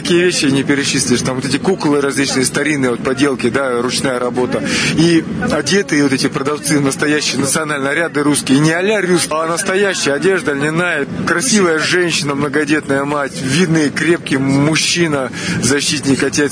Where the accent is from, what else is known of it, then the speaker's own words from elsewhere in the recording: Altai Krai, Russia; я с Алтая сам